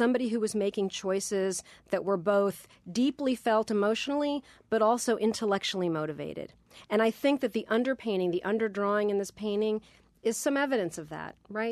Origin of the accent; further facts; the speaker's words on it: Cincinnati, Ohio, United States; also born or lived in Coyoacán, Mexico; I was born in Coyoacán, actually, and very near the Frida Kahlo house. But my family moved to the U.S. when I was an infant, so I'm fully bicultural. I was raised in Cincinnati, Ohio.